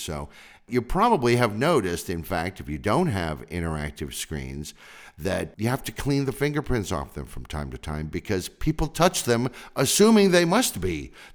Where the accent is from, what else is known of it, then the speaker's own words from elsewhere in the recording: California, United States; growing up in California at least, where wildfires were a big problem, even back then